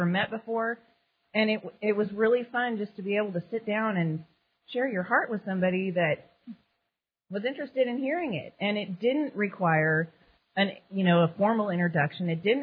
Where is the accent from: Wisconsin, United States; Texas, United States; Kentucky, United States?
Texas, United States; Austin; I'm from Austin, Texas.